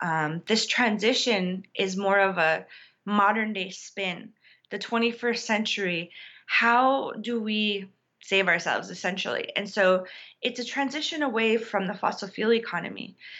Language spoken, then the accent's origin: English; New Town, North Dakota, United States; For example, I'm from Newtown, North Dakota, the Fort Berthold Reservation. You know, I'm a Mandan Hidatsa Rikara woman, and we were farming tribes.